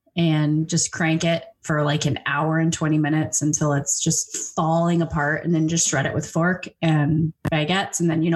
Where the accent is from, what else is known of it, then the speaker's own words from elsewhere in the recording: Illinois, United States; We're from Chicagoland.